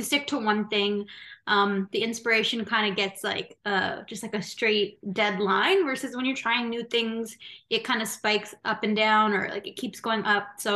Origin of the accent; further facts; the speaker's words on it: Brampton, Ontario, Canada; I'm South Asian, specifically North Indian. And I don't know, I was born and raised here in Toronto, like in a suburb called Brampton, just outside of Toronto. And so of course I didn't grow up in India itself